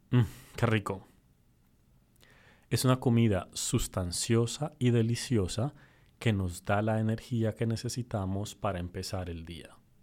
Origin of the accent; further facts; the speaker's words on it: Colombia; soy profesor en la Universidad de Virginia y soy de Colombia.